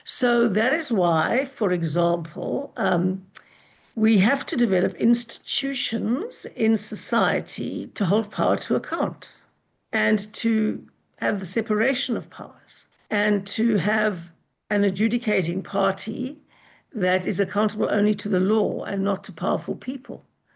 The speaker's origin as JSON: {"language": "English", "town": "Johannesburg", "region": "Gauteng", "country": "South Africa", "said": "And so I come from Joburg. I love Joburg. I've got family in Joburg."}